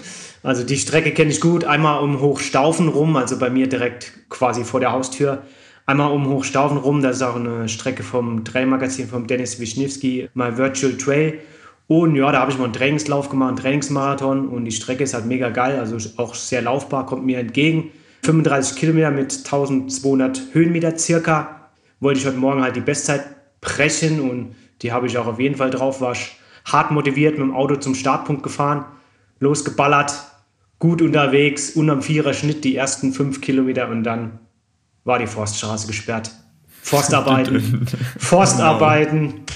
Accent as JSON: {"language": "German", "region": "Saarland", "country": "Germany", "also_born_or_lived": "London / Munich / Frankfurt / Offenbach", "lives_now": "Inzell, Germany", "said": "ganz ursprünglich komme ich aus dem Saarland, aber ich war schon irgendwie gefühlt überall. Ich habe schon in London gewohnt, in München, in Frankfurt, in Offenbach und jetzt wohne ich im schönen Inzell direkt an den Bergen."}